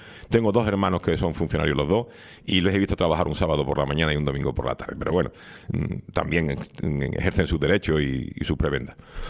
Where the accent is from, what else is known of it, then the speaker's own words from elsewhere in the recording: Spain; una mujer cuya biografía deberíamos de por lo menos conocer como españoles